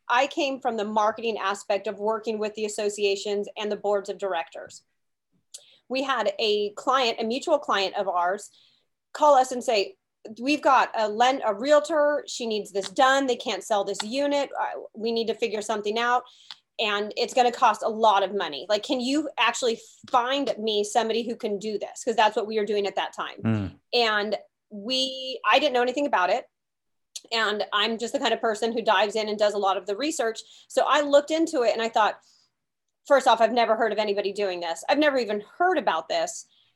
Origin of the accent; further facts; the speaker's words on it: California, United States; I am a California girl, born and raised in California, went to Cal State Fullerton, graduated in 2001.